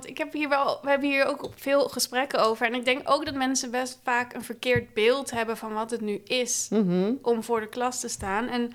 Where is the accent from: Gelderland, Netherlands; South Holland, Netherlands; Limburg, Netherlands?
South Holland, Netherlands; Schoonhoven; Nee, ik kom uit Schoonhoven, in de buurt van Gouda.